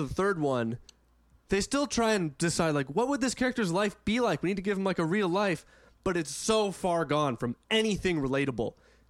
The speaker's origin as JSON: {"language": "English", "region": "Ohio", "country": "United States", "said": "I'm from Ohio."}